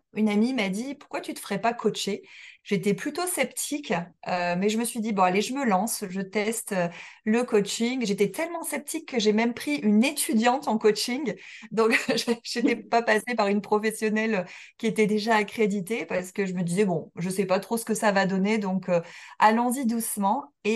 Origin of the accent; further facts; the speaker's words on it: Montpellier, Occitanie, France; je suis française, montpelliéraine